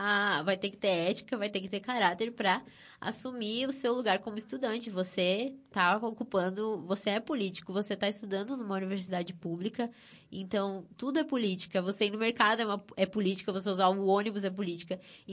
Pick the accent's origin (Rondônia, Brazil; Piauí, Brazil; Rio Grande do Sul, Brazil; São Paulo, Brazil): Rio Grande do Sul, Brazil; Frederico Westphalen; eu tenho consciência que eu sou de Frederico